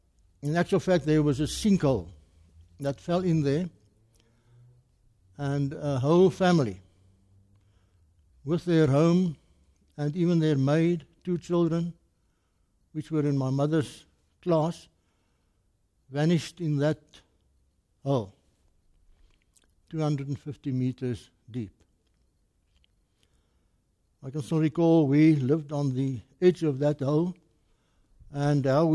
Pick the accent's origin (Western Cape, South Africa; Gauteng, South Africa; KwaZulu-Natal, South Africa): Gauteng, South Africa; They tell me that I was born in Benoni, a small town in South Africa. And then we shifted to a very small mining village, Blyfor-Uitsig. And that's where I grew up.